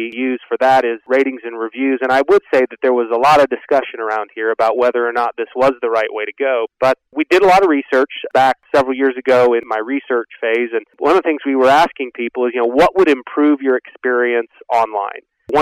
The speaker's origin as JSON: {"language": "English", "region": "South Dakota", "country": "United States", "said": "So I'm from the great state of South Dakota."}